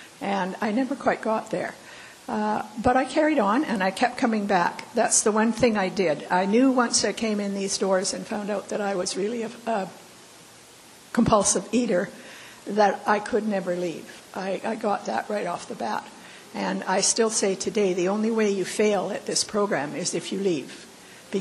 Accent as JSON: {"language": "English", "town": "Vancouver", "region": "British Columbia", "country": "Canada", "said": "I'm a recovered compulsive overeater and food addict, and I'm from Vancouver, Canada, not Vancouver, Washington. So you'll hear my Canuckisms from time to time"}